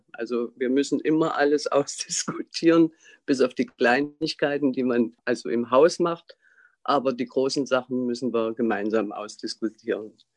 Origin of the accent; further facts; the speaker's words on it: Nebra, Saxony-Anhalt, Germany; aufgewachsen bin ich in Nebra an der Unstrut. Da habe ich mit Eltern und zwei Schwestern bis 65 gelebt